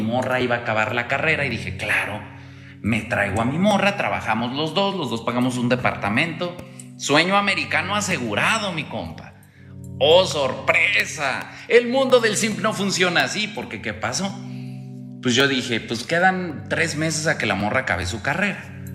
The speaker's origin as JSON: {"language": "Spanish", "country": "Mexico", "lives_now": "United States", "said": "aparte como soy mexicano y no tengo historial crediticio, pues no confían en mí"}